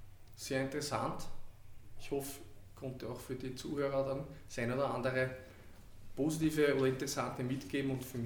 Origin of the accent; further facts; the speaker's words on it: Vienna, Austria; Ja, das ist für mich als Urwiener, glaube ich, relativ einfach.